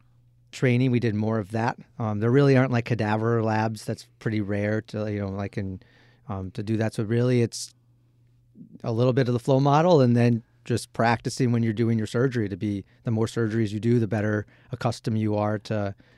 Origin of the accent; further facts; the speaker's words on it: Chicago, Illinois, United States; So I'm a Midwesterner. I grew up in Chicago.